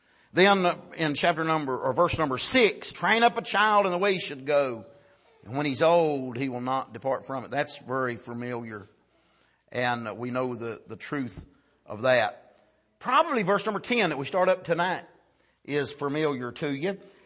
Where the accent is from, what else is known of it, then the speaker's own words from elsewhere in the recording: Wilkes County, United States; When I was a boy growing up in Wilkes County, you couldn't hardly understand the difference in agreement or argument.